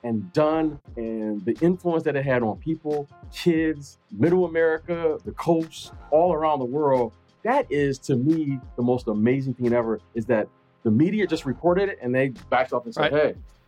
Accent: Michigan, United States; I grew up in Michigan.

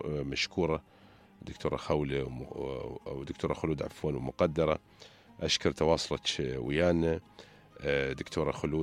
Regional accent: Dubai, United Arab Emirates; نتمنى المنظمة الصحية عندنا في دبي ودول الإمارات المزيد من الارتقاء

